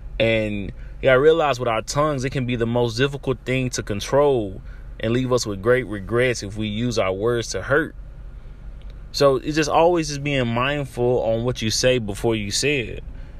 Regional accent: Dallas, Texas, United States; I remember growing up in Oak Cliff, to where if I was around a certain people, I'm cussing up a storm.

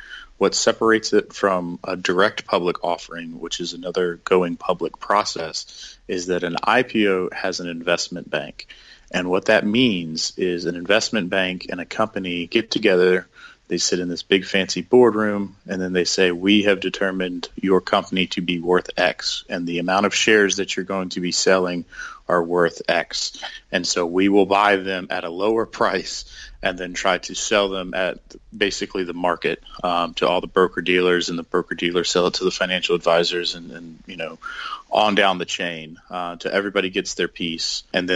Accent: South Carolina, United States; a company out of my home state, South Carolina, called Bandwagon.

